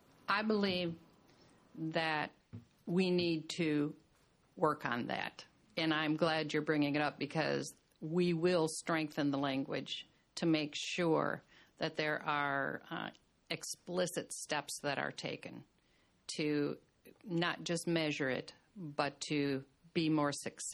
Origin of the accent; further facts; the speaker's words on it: United States; accent: Yankee; Is he making fun of my Yankee accent?